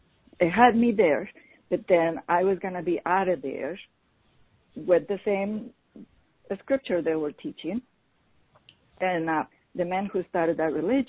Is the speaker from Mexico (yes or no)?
yes; Mexico; English is a second language; now in United States; I grew up back in Mexico and everything